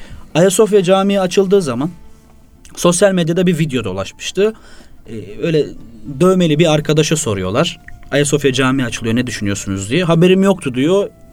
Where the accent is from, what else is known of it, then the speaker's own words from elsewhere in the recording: Sakarya, Turkey; born there; now in Istanbul, Turkey; 92 yılında Sakarya'da doğdum. İmam Hatip'i Hendek'te bitirdikten sonra kısa bir üniversite maceram oldu. İlahiyat Fakültesini hazırlık sınıfında bırakıp İstanbul'a geldim